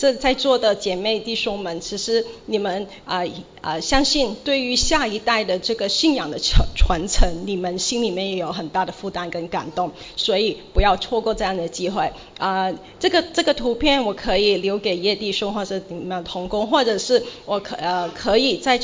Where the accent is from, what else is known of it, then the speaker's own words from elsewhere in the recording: Macau; Chinese is a second language; 我是来自澳门，所以你听到我的中文呢的话啊，这个普通话呢也是普普通通啊，然后也会有口音